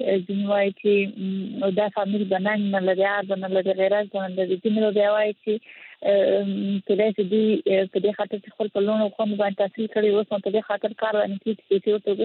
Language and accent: Pashto; Helmand, Afghanistan; زه خپله د هلمند دی یم، اوسېدونکي یم، همدلته اوسېدلې یم او زده کړې مې کړې په دې ټولنه کې رالوې شوې یم.